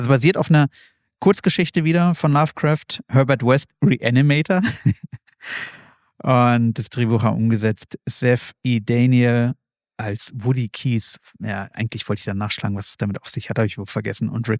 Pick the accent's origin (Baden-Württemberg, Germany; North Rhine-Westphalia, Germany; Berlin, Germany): Berlin, Germany; am Ende sprang mir dann natürlich als Berliner sofort die Tafel in die Augen